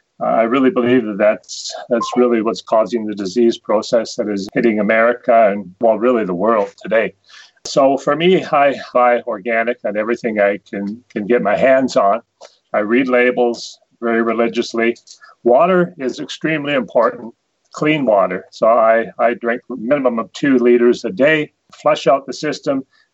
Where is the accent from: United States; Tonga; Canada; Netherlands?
Canada; British Columbia; now in Cochrane, Canada; I'm in beautiful Cochrane, Alberta, at the foothills of the Rocky Mountains. I was born and raised in BC and moved here about 10 years ago.